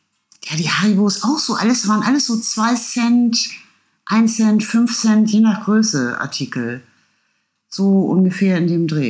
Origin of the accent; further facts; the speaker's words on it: Hamburg, Germany; Ich bin nämlich in Hamburg geboren und aufgewachsen